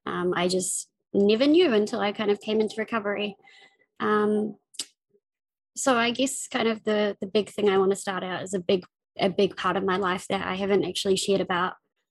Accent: Auckland, New Zealand; I'm from New Zealand. I was born in Auckland, the biggest city. I grew up in West Auckland, which is traditionally known as the hood.

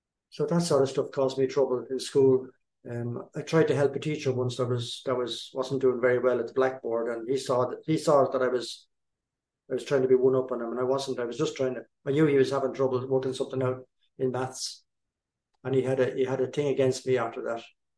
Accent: East Coast, Ireland; when I was seven in Ireland, I was born and raised in Ireland on the East Coast.

